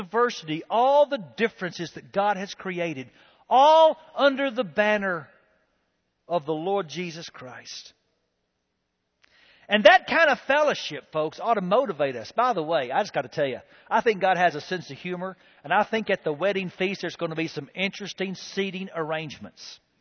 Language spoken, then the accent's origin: English; United States; Some people don't love me because of the color of my skin. Some people don't love me because I'm an American. Some people don't love me because I'm a Christian.